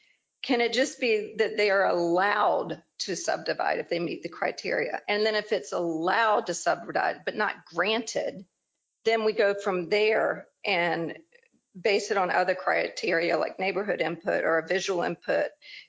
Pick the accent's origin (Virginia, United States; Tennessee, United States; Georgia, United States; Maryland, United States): Georgia, United States; Savannah; I grew up in Savannah